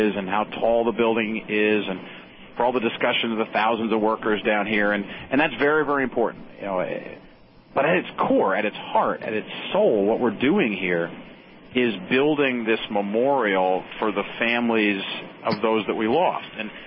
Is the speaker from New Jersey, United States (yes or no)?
yes; New Jersey, United States; as I was saying before, I grew up in Central Jersey, but my grandparents were in New York City.